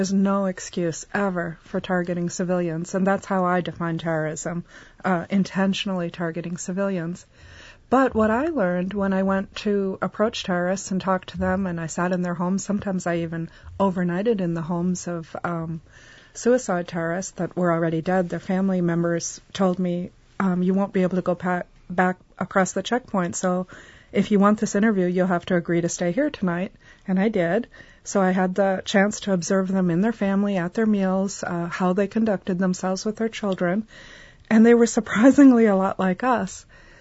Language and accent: English; Wausau, Wisconsin, United States; I grew up in Wausau on Maple Hill Drive. And I went to St. Matthew's Catholic school for the first 6 years, then John Muir, and then Wausau West, and followed the smart kids down to the University of Wisconsin-Madison.